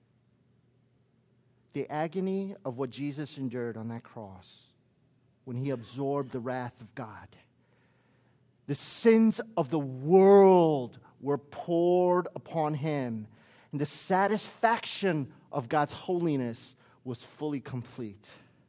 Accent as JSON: {"language": "English", "town": "Chicago", "region": "Illinois", "country": "United States", "said": "I come from Chicago, right? And in Chicago, there's like snow in Chicago."}